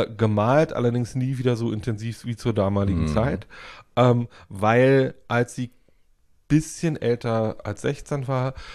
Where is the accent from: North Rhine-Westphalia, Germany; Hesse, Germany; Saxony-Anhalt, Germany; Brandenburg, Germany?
Brandenburg, Germany; Woltersdorf; Ich bin in Woltersdorf groß geworden.